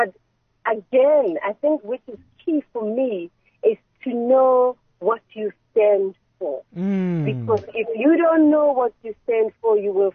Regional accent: Johannesburg, Gauteng, South Africa; I grew up in Johannesburg, Soweto, Dingwana Soweto

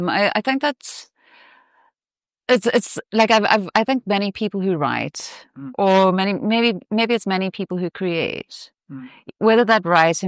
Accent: Vryheid, KwaZulu-Natal, South Africa; also born or lived in Canada / Botswana / Malawi; And then I stayed in KwaZulu-Natal for all of primary school in Vryheid, this weird little Afrikaans town in the northern part. And then we moved through to Pietermaritzburg for high school.

